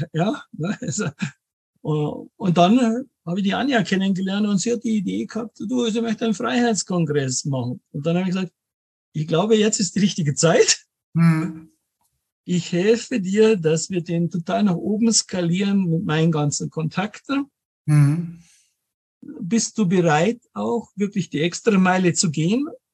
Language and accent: German; Munich, Bavaria, Germany; born there; lebe in München, bin gebürtiger Münchner auch und bin 57